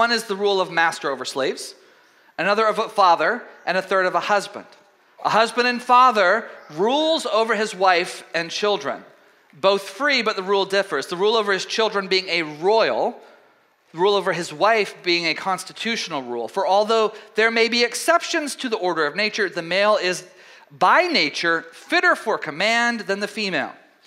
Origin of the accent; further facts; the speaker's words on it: Texas, United States; but I come from East Texas, so it wasn't so much.